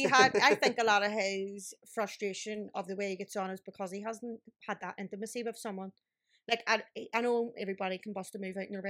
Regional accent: Belfast, Northern Ireland, United Kingdom; accent: Belfast; I'm never going to forget where I come from. But like, I get like a few drinks to me and all of a sudden I'm from West Belfast.

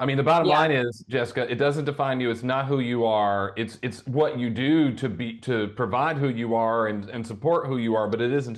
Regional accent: Indiana, United States; Just like I grew up in Indiana when I was a kid, and we didn't change time in Indiana either.

